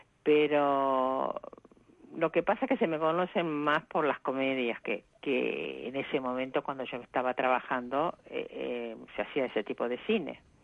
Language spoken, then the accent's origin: Spanish; Argentina; moved away; cuando yo me fui de Argentina en el 69